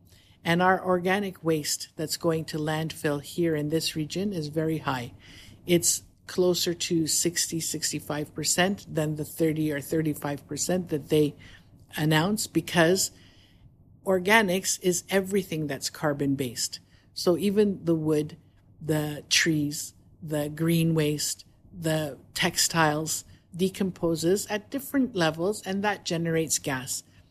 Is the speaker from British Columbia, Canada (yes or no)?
no; Toronto, Ontario, Canada; moved away as an adult; now in Dubai, United Arab Emirates; I come from Canada. We lived in Toronto.